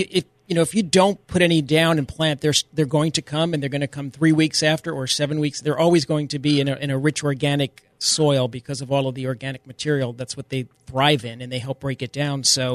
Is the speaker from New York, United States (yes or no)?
yes; New York, United States; accent: New York; My New York accent, my cauliflower.